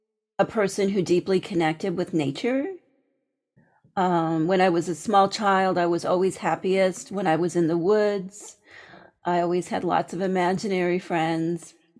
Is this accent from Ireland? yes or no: no; Canada; I've always lived in Canada, though I've done training in the U.S. and spent a lot of time in the U.S., but I am Canadian.